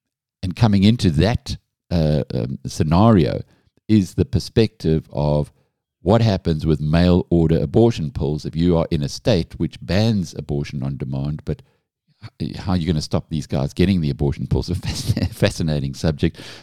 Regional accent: Newcastle, KwaZulu-Natal, South Africa; I grew up in Newcastle in KwaZulu-Natal, northern KwaZulu-Natal, and our closest town was a place in the Free State called Meermal.

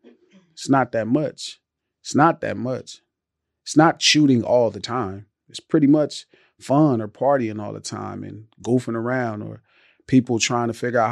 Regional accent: Los Angeles, California, United States; Like 117th Street. So 117th Street, right across the street from the Imperial Courts.

